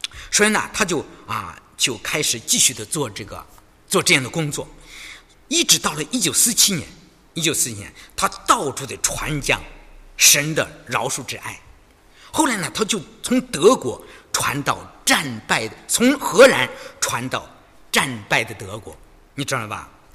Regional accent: China; 你知道我们中国人怎么样？我们中国人把那汉奸都崩了

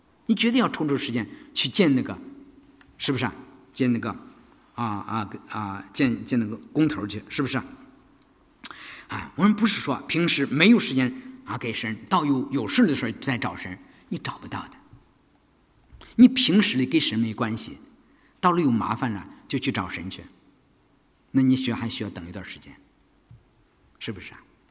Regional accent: China; 我们中国人常常的啊，很容易对别人评头论足，说长道短，是吧？

